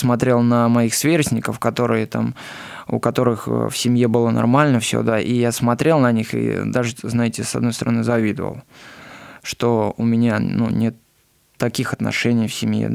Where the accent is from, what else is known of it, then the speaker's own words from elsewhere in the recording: Kursk, Kursk Oblast, Russia; мне 32 года. Родился, вырос я в городе Курске, в обыкновенной семье, в семье рабочих. Я был младшим из трех братьев.